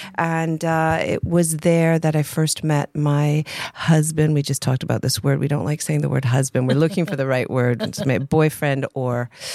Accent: Toronto, Ontario, Canada; moved away as an adult; Originally, I am from Toronto, Canada, and I moved here about 17 years ago.

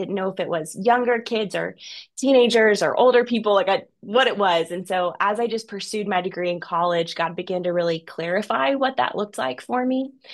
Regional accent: Georgia, United States; now in Oklahoma, United States; But I'm originally from Georgia. I always want to make that clear that I'm a Southeastern girl. Okay. I'm from the great state of Georgia. I do live in Oklahoma, but I am a Georgia peach at heart.

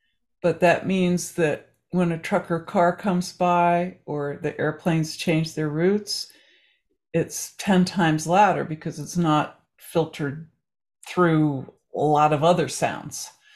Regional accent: New Jersey, United States; growing up in New Jersey, we began going to a guerrilla theater group at Rutgers in Newark, New Jersey.

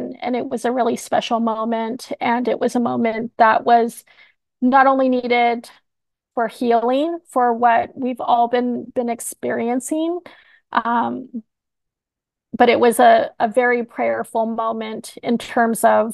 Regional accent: California, United States; just as we fight against erasure as California Indian peoples, welcoming and joining with our Palestinian relatives

